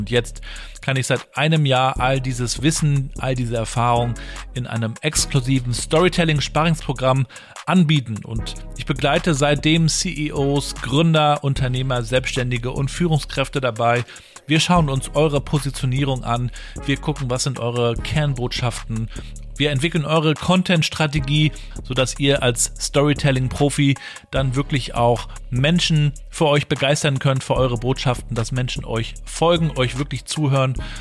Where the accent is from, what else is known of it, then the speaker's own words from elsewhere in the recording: Rostock, Mecklenburg-Vorpommern, Germany; Wenn du mal hier oben bei uns in Rostock bist, dann nehme ich dich mal mit nach Warnemünde zum alten Strom. Da liegen nämlich die Fischkutter aus der alten Zeit. Als ich noch Kind war, sind die auch noch rausgefahren